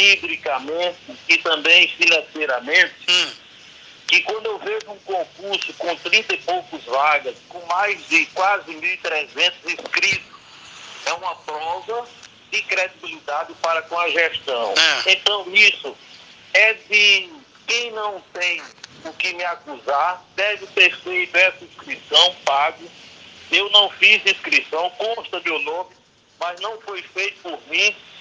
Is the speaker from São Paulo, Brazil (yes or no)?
no; Frei Martinho, Paraíba, Brazil; eu sonhei muito a chegar a ser prefeito de minha terra e quero sair com todas as minhas obrigações de um Frei Martinho melhor e maior.